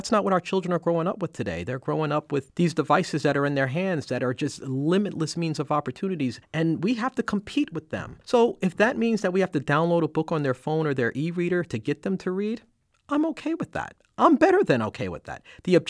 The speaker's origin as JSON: {"language": "English", "town": "Bronx", "region": "New York", "country": "United States", "tie": "born or raised there", "said": "Because prior to that, as a kid growing up in Eastchester Projects in the Bronx, you didn't have a lot of role models."}